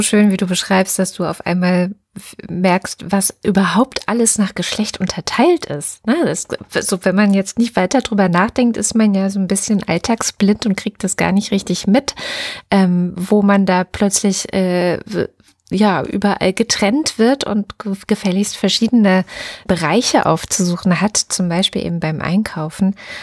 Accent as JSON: {"language": "German", "region": "East Germany", "country": "Germany", "tie": "born or raised there", "said": "ich bin jetzt in der DDR groß geworden."}